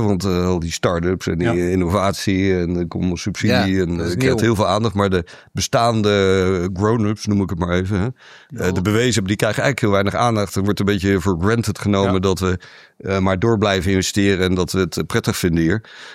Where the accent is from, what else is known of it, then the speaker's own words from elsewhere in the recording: Rotterdam, South Holland, Netherlands; also born or lived in Breda; Ja, geboren in Rotterdam. Gestudeerd in Rotterdam.